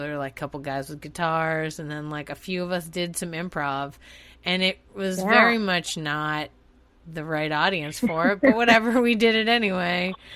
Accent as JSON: {"language": "English", "town": "Boston", "region": "Massachusetts", "country": "United States", "tie": "born or raised there", "also_born_or_lived": "Dallas / New York", "said": "I'm not. I'm from Boston, actually."}